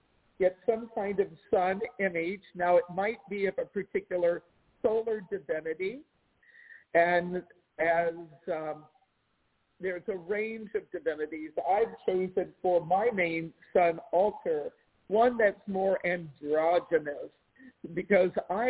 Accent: Washington, District of Columbia, United States; I grew up in the Washington, D.C. area

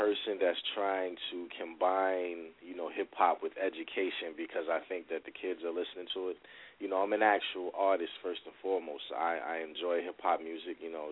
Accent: Willingboro, New Jersey, United States; also born or lived in New Brunswick, New Jersey; I'm the CEO as well as the artist on labeled at Smart Music Entertainment. I grew up in New Brunswick and Willowboro, New Jersey.

